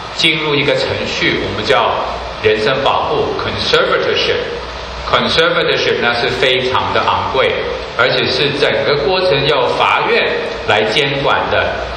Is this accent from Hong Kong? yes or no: yes; Hong Kong; Chinese is a second language; 我香港来的，太太是台湾人，然之后我讲的国语当然有个腔调，希望大家能够见谅一下